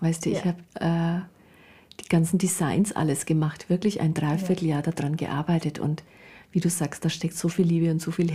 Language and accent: German; Bavaria, Germany; Die Karten wurden in der kleinen Druckerei in meiner Heimat gedruckt, also in Oberfranken. Das hört man natürlich auch, dass ich hier nicht aus Hamburg komme.